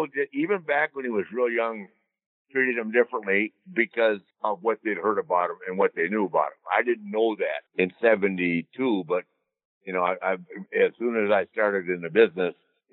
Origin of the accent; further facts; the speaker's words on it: Minneapolis, Minnesota, United States; I grew up on Harley. I'm from Minneapolis.